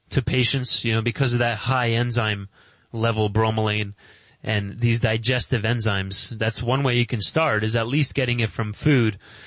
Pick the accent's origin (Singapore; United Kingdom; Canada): Canada; you know that I'm from Canada.